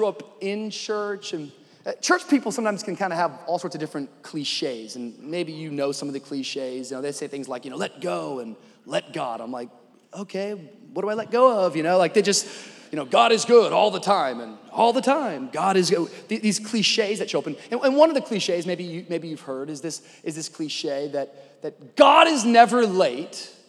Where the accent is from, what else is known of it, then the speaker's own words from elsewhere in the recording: Tacoma, Washington, United States; for me in the … household growing up in Tacoma, Washington, meant that we should arrive promptly at 2:45 p.m.